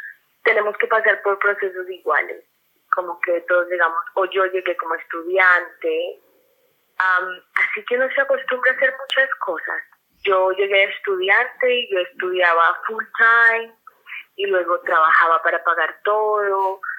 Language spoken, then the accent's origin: Spanish; Bogotá, Colombia; Yo vengo de Bogotá, que es la capital de Colombia.